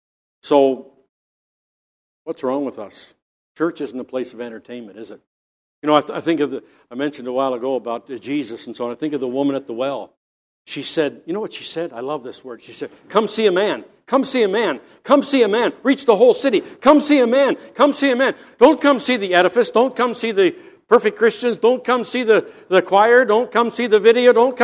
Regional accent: Canada; I'm a Canadian.

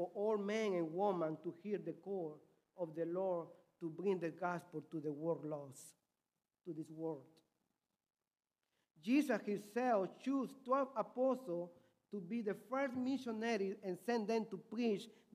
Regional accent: Peru; English is a second language; when I grew up in Peru, we knew a man

